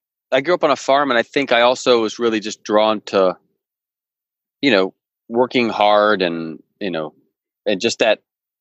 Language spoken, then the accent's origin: English; West Virginia, United States; I grew up in West Virginia.